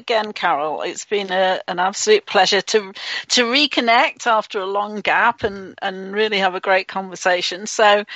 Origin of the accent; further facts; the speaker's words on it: England, United Kingdom; accent: English; I know my English accent doesn't always sound like the right spelling